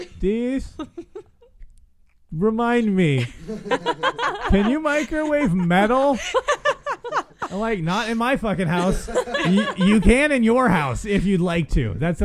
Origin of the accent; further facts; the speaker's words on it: California, United States; Where I grew up in California, there's plenty of blondes.